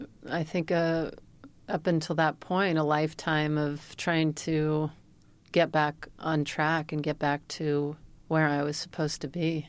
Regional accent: Mississippi, United States; I get into so many conversations with people when I tell them I'm from Mississippi

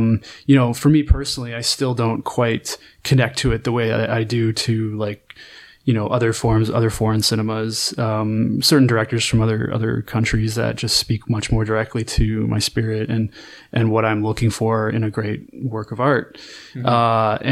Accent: Ontario, Canada; I grew up in Ontario, and I think this is probably standard for most of English Canada, if not all

